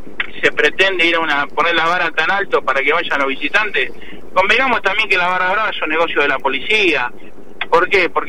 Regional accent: Quilmes, Buenos Aires Province, Argentina; lo sé yo, que me crié en Quilmes, que hace más de 5 años que no vivo en el barrio, pero que tengo amigos y tengo vecinos que viven ahí

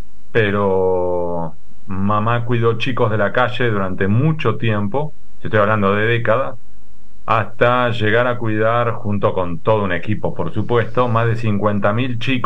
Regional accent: La Plata, Buenos Aires Province, Argentina; Pues soy nacido y criado en La Plata, soy pincharrata. También estudié Derecho en la ciudad de La Plata

